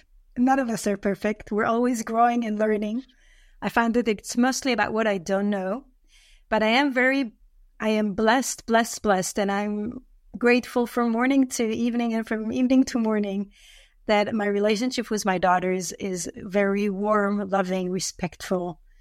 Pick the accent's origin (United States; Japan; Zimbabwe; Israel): Israel; I am from Israel.